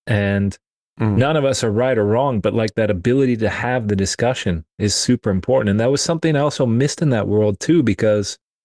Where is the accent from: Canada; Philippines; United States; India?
Canada; British Columbia; I grew up here in Canada, in British Columbia, out on the West Coast. So we're, yeah, kind of Pacific Ocean.